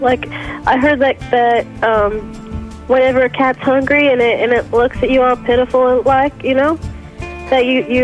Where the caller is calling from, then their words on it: Arizona, United States; Hello, I'm calling in from Arizona.